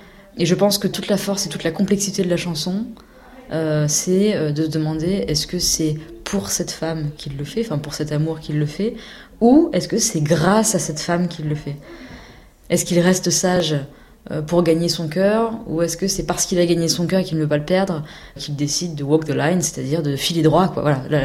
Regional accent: Clermont-Ferrand, Auvergne-Rhône-Alpes, France; Et c'est une chanson qui appartient à un lieu qui est chez moi, à Clermont-Ferrand.

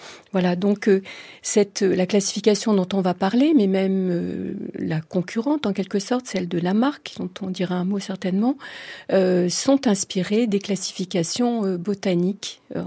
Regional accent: France; en tant que Française

